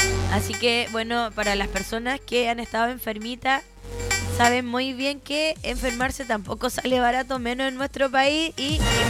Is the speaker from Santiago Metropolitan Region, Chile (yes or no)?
no; Valdivia, Los Ríos, Chile; Nosotros somos de Valdivia.